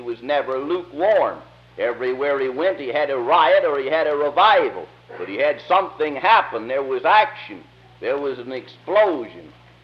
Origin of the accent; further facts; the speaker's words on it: California, United States; born there; accent: California; As most of you know, I was born in California. That's where I get this accent. This is the bona fide, authentic, genuine California accent.